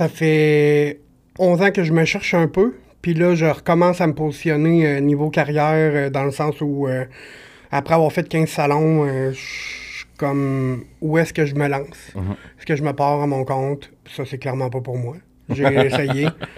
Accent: Lévis, Quebec, Canada; j'ai 32 ans, je viens de Lévis, secteur Lévis, à vrai dire.

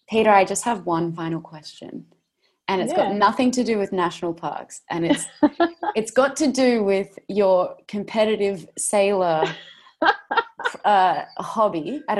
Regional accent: New South Wales, Australia; I grew up in the Northern Beaches.

